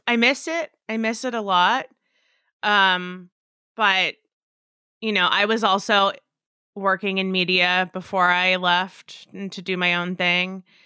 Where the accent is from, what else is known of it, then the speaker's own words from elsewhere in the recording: New York, United States; I grew up outside of New York.